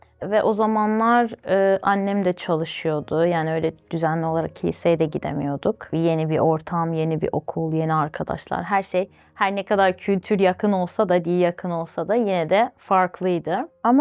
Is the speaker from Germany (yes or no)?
no; Baku, Azerbaijan; Ben Azerbaycan'da doğdum, Bakü'de.